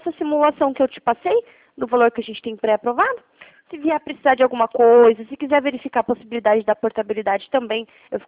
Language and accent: Portuguese; Curitiba, Paraná, Brazil; Não, eu sou de Curitiba.